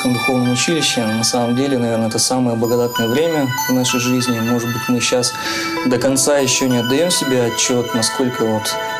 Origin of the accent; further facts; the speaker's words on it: Glazov, Udmurt Republic, Russia; Сам я родом из Ижевской епархии, из города Глазово.